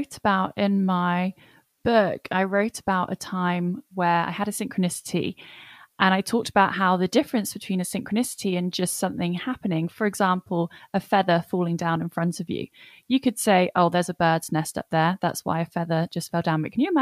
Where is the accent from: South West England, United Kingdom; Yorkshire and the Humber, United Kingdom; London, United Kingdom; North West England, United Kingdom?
South West England, United Kingdom; born there; I was born in Cornwall, so was my brother, so was my sister. My grandparents still live there. So we have a huge connection to Cornwall.